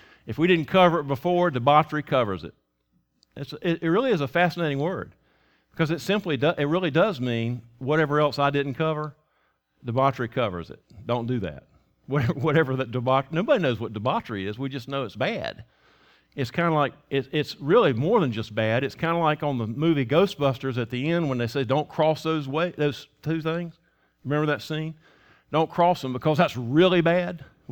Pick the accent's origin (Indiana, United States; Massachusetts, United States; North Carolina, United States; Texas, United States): North Carolina, United States; Because I can't tell. I'm from Edgecombe County. I don't know the difference.